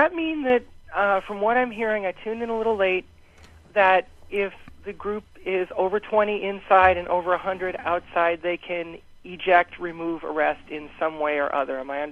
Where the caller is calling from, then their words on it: Madison, Wisconsin, United States; from Madison.